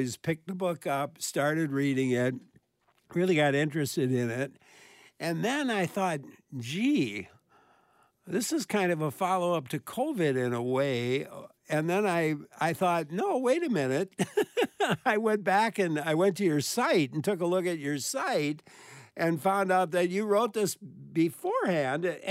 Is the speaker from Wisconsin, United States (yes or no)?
yes; Stoughton, Wisconsin, United States; born there; I was born in Stoughton, Wisconsin, and of course